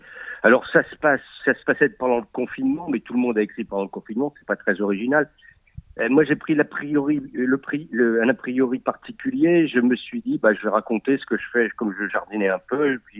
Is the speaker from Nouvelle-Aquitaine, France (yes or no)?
no; Hauts-de-France, France; je suis originaire de l'Aisne.